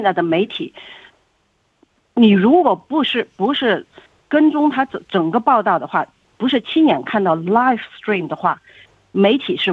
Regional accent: Guangdong, China; moved away as an adult; now in Australia; 因为我是广东人。那么我先说一下，我是因为六四，我当年是参加六四的。我因为六四来到澳洲，所以我来了三十年了吧。

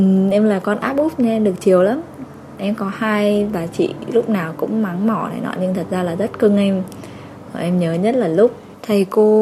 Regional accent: Thái Bình, Vietnam; quê em ở Thái Bình, có một cái mùi biển đặc trưng, rồi món sứa muối, quả bần, quả vẹt mà không chỗ nào có được đâu.

